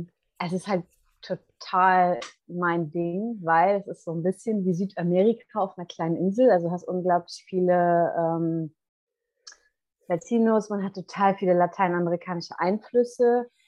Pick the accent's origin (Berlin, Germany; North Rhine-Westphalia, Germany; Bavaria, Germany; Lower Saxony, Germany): North Rhine-Westphalia, Germany; Cologne; Ich komme eigentlich aus Köln. Aktuell bin ich gerade auf den Kanaren und genau, ich bin 33 Jahre alt.